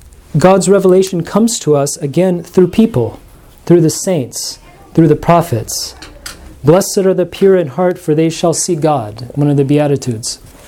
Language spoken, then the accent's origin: English; New Mexico, United States; I have a weakness for sunsets because I'm from New Mexico and they have really good sunsets there.